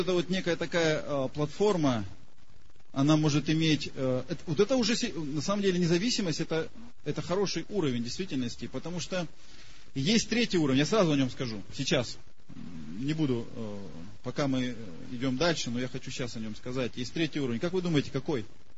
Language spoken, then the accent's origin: Russian; Russia; Я из России, я живу в России. Кстати, у меня отец родился на Украине, и здесь жили все мои предки по отцовской линии.